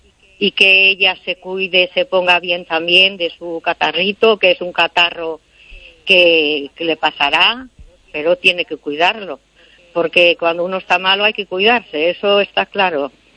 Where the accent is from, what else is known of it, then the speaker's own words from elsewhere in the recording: Vigo, Galicia, Spain; also born or lived in Cangas; que está en Vigo porque es de Vigo y también fue de Cangas. Nací en Cangas, pero llevo muchos años de niña en Vigo.